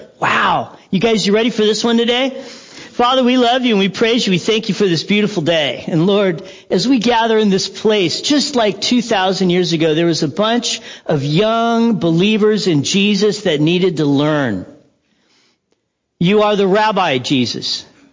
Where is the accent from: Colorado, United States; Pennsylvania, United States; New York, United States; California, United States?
California, United States; Big Bear; my friend Steve, who I grew up with in Big Bear